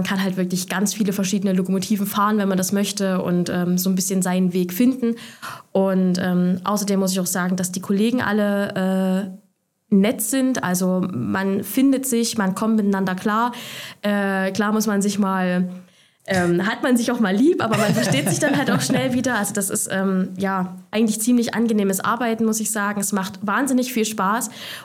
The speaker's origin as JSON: {"language": "German", "region": "Saxony", "country": "Germany", "said": "Ich komme aus dem Erzgebirge, ich hatte einen kurzen Arbeitsweg. Ich wohne jetzt ein Stück weiter weg, aber immer noch im Erzgebirge."}